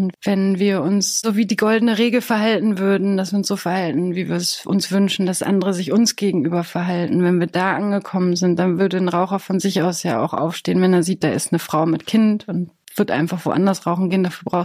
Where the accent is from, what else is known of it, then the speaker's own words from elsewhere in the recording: Bochum, North Rhine-Westphalia, Germany; also born or lived in Poland; Ich bin in Bochum groß geworden, also in Polen geboren und dann in Bochum groß geworden.